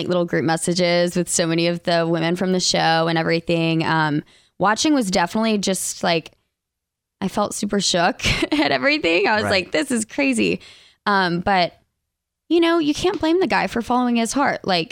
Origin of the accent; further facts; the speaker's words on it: Alabama, United States; accent: less Southern accent; Both of us were from Alabama. I'm the one with the like less Southern accent, but sometimes it pops in there.